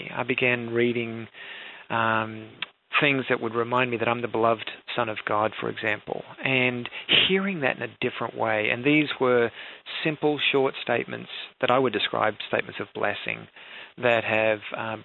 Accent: Australia; Well, I am Australian. I grew up in a family there, and my dad was a pastor.

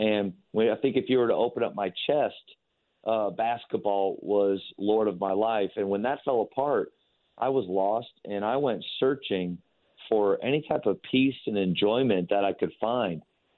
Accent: Dallas-Fort Worth, Texas, United States; I'm from Dallas-Fort Worth, and I was down in Waco driving back home.

